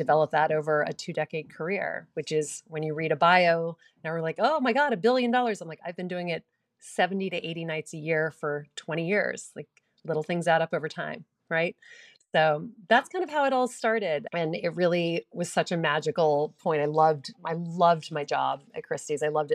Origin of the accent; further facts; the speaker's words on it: Louisiana, United States; now in New York City, United States; Well, I grew up in Louisiana, which is such a great way to grow up as a child. I mean, it's warm, you know, pretty much the entire year.